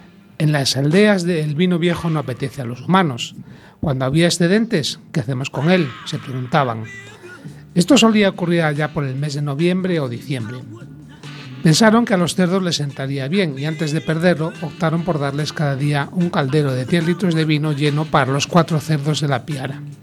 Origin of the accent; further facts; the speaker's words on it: Galicia, Spain; Por la zona de donde yo soy natural, Galicia Centro